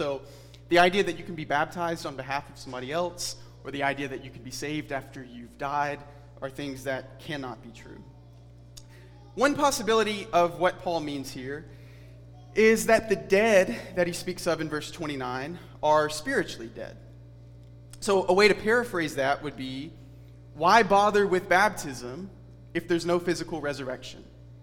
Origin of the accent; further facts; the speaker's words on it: Alabama, United States; I grew up in Alabama. And that was very, very common among the women of the church that I grew up in.